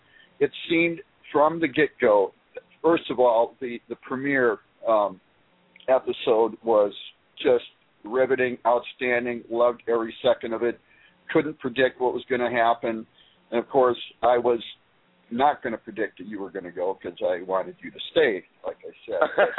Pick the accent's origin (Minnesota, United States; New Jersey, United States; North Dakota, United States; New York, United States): Minnesota, United States; from Minnesota.